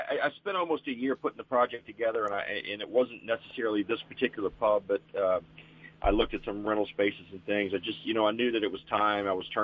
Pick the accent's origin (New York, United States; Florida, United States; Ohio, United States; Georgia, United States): Georgia, United States; Savannah; but I grew up in Savannah, and it's a month.